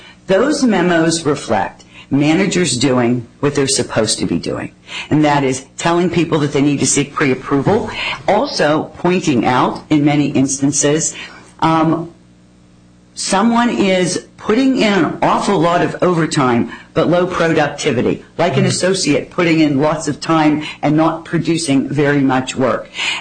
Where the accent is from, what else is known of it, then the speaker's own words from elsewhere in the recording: Pennsylvania, United States; I'll pick my home state of Pennsylvania